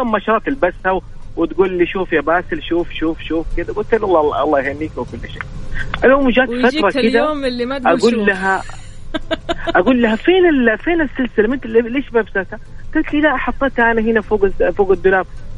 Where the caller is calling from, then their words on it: Jeddah, Makkah Province, Saudi Arabia; والله اكلمك من جده ورايح على الدوام.